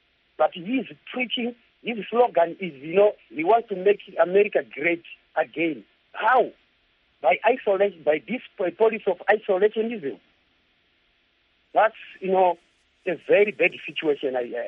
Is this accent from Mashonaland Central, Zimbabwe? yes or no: yes; Mount Darwin, Mashonaland Central, Zimbabwe; from Mount Darwin.